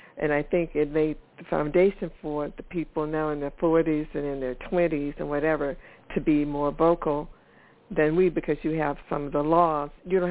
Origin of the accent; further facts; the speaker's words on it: the South, United States; And I'm from the South originally